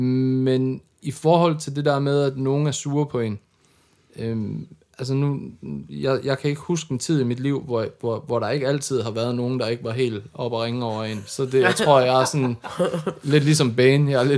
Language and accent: Danish; Jutland, Denmark; jeg er fra Jylland, altså come on, man kan ikke blive meget mere dansk end mig.